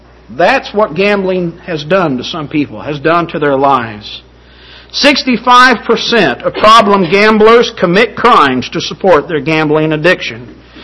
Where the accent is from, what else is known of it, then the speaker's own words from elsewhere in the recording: Oklahoma, United States; I'm originally from Oklahoma. Most of my family lives in Oklahoma.